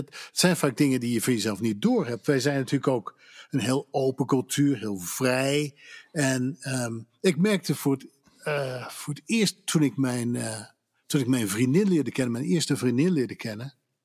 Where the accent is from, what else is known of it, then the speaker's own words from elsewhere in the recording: Netherlands; Maar wij als Nederlanders hebben soms helemaal niet het idee dat we bot zijn.